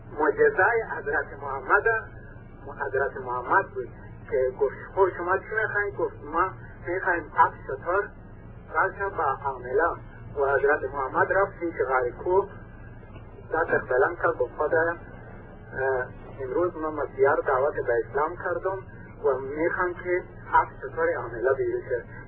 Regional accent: Afghanistan; و البته ببخشم که من افغانیم

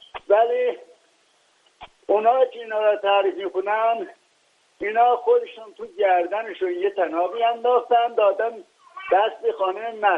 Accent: Iran; ما ایرانی هستیم، ما پشتیبان ولایت فقیه هستیم

